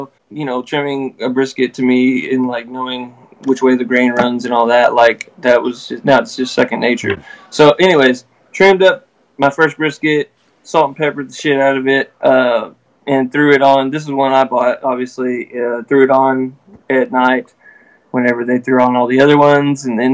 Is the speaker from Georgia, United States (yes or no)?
no; Lubbock, Texas, United States; Yeah, I grew up in Lubbock. Well, right outside the city limits. Okay. So, or in the cotton fields. But yeah, born and raised here.